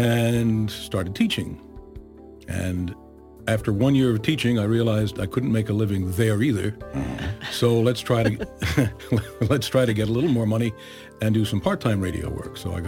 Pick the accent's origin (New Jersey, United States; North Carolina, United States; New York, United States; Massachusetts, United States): New Jersey, United States; I got involved in listening to classical music radio where I grew up in North Jersey, so I had WQXR to listen to, WNCN, which was FM only.